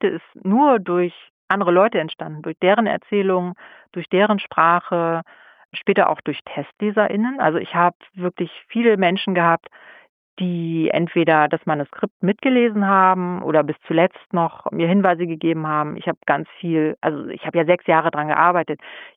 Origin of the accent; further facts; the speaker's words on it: West Germany, Germany; weil ich bin ja Wessi, in den 80ern war ich auch viel zu klein.